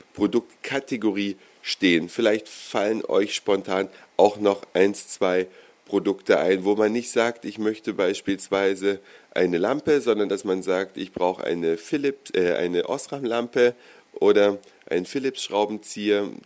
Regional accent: Germany; now in Netherlands; wir als Deutsche, die hier nach Holland kommen

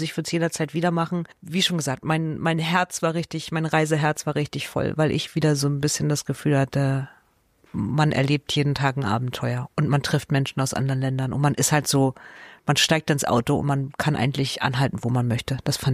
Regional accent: East Germany, Germany; now in New Zealand; Ich komme ja eigentlich aus Ostdeutschland.

